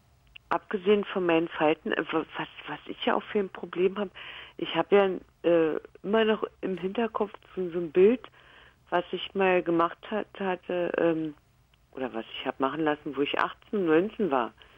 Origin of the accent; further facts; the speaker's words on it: Germany; now in Switzerland; es ist ja nicht nur mein Alter, sondern ich bin ja auch eine Deutsche in der Schweiz.